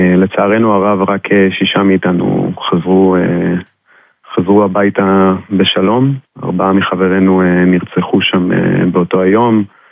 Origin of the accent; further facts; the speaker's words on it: Holon, Tel Aviv District, Israel; born there; בעיר הולדתי, בחולון.